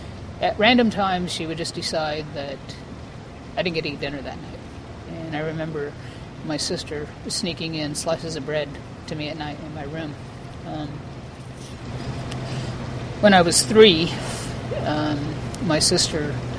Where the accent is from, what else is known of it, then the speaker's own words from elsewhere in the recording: New Mexico, United States; I'm 45 years old, and I'm originally from New Mexico in the Four Corners area. So I was born in 1970, May 25th.